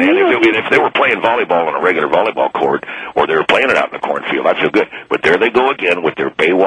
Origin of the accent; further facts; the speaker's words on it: West Lafayette, Indiana, United States; Right, that's I'm from there, West Lafayette.